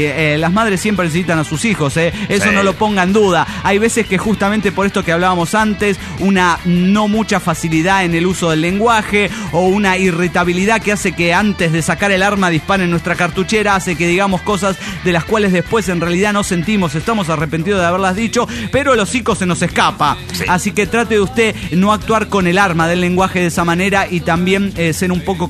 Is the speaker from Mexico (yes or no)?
yes; State of Mexico, Mexico; de Ledomex.